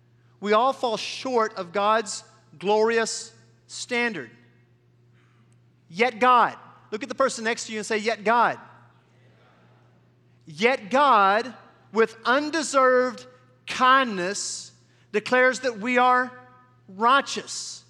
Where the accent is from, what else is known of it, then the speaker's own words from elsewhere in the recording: United States; Because I'm an American and I want to stay cool at night and be able to sleep so I can preach the next morning.